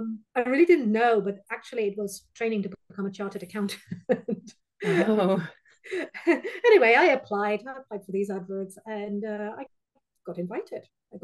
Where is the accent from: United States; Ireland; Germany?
Germany; because I come originally from Germany, so I was a bit older than most of my peers when I joined.